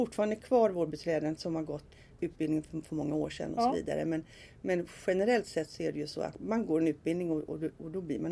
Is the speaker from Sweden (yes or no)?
yes; Mölndal, Västra Götaland County, Sweden; also born or lived in Lidingö / Huddinge; Nej, jag är född på Lidingö egentligen från början. Men bodde där väldigt kort. Jag var 5 år tror jag när vi flyttade till Mölndal utanför Göteborg.